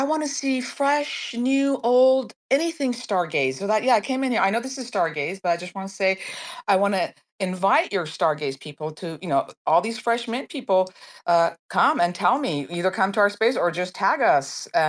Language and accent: English; California, United States; now in New York, United States; I forgot New Yorkers don't get earthquakes. I'm from California.